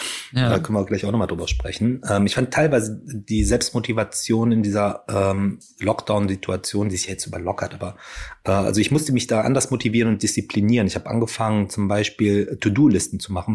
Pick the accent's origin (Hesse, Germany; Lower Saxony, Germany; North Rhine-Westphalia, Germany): North Rhine-Westphalia, Germany; ich bin ja auch im Ruhrgebiet groß geworden.